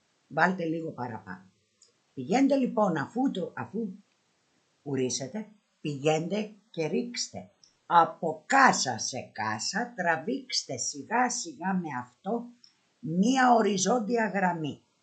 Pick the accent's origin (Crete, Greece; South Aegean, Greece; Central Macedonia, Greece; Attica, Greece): Attica, Greece; Athens; moved away as an adult; now in United States; Εγώ γεννήθηκα και μεγάλωσα σε κοιλάδα, στην Αθήνα, στην Αττική. Στην Αμερική που πήγα, το πρώτο μέρος που έζησα, βρέθηκα στο San Fernando Valley